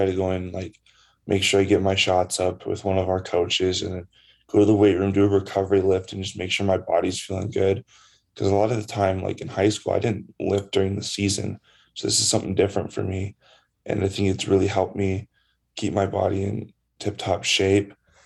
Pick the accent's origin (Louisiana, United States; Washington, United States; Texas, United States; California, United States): Washington, United States; Spokane; Oh, I've been a Gonzaga fan my whole life, growing up in Spokane.